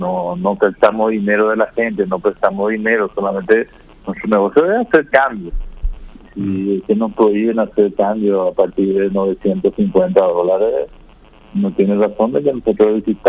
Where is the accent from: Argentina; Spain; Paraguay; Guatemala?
Paraguay; como somos todos los paraguayos también